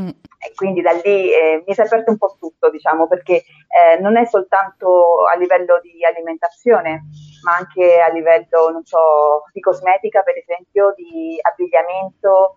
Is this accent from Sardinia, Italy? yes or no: no; Rome, Lazio, Italy; also born or lived in Peru / Spain; now in Thailand; Sono peruviana, ma sono cresciuta a Roma, però sono peruviana 100%.